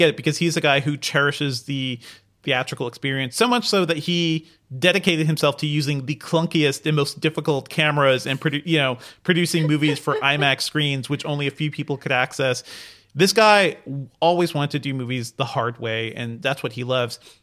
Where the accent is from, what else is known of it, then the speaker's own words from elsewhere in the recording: Hartford, Connecticut, United States; I grew up in Hartford, Connecticut.